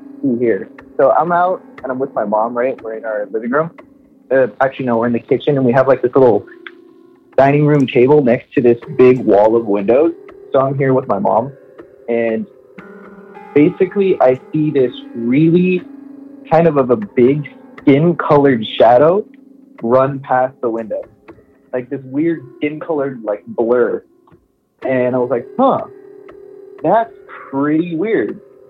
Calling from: Miami, Florida, United States; I'm calling from Miami.

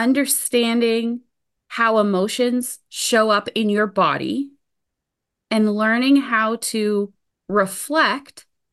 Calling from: New Brunswick, Canada; I am coming to you from New Brunswick, Canada.

